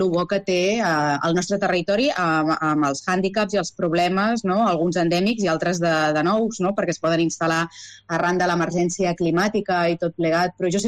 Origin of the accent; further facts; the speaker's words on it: Reus, Catalonia, Spain; now in Barcelona, Spain; Pensa que els meus avis materns eren de Ribarroja d'Ebre, la Ribera d'Ebre, i Lleida ja quedava més a prop. Jo soc de Reus, visc a Barcelona